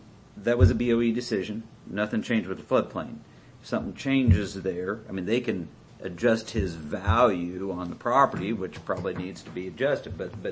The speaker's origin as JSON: {"language": "English", "town": "Taneyville", "region": "Missouri", "country": "United States", "tie": "born or raised there", "said": "I mean, I live in Taney, or I grew up in Taneyville, and I can go back out there. Some things haven't changed in 40 years."}